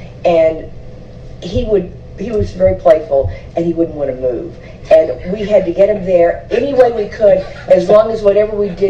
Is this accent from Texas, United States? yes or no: yes; Richland Hills, Texas, United States; I actually grew up in an area between Fort Worth and Dallas, an area called Richland Hills.